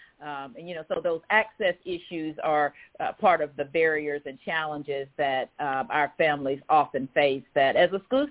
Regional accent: Salisbury, North Carolina, United States; moved away as an adult; also born or lived in Huntsville, Alabama; I'm actually from Salisbury, North Carolina. So, Jessica, you're not too far from my old stomping ground.

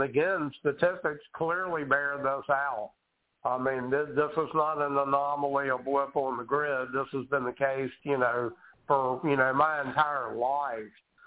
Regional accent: Virginia, United States; during deer season or during duck season growing up in Tidewater, Virginia.

